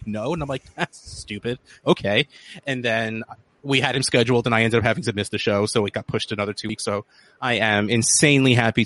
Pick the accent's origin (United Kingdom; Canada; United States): United States; New Jersey; I mean, I'm from New Jersey. I should probably know